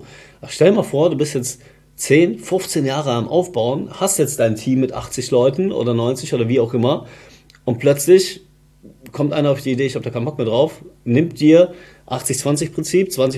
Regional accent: Stuttgart, Baden-Württemberg, Germany; ich komme ja auch aus Stuttgart, da sagt man immer so ein Speckle.

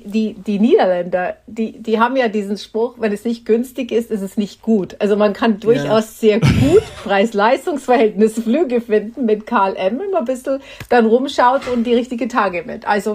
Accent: United States; Als Amerikanerin muss ich sagen, die Deutschen investieren viel in den Schulsystem, viel in die eigenen Menschen.

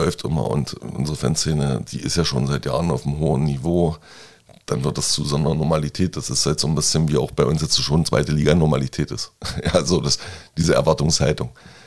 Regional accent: Magdeburg, Saxony-Anhalt, Germany; ich war ja mal 2 Jahre weg. Und vorher, so als Magdeburger

